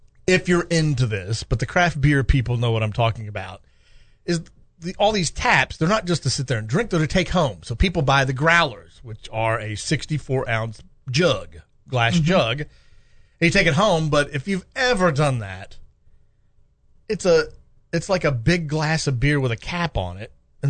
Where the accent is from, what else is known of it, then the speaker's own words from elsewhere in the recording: Williamsburg, Kentucky, United States; And there were so many of us from Williamsburg that went in there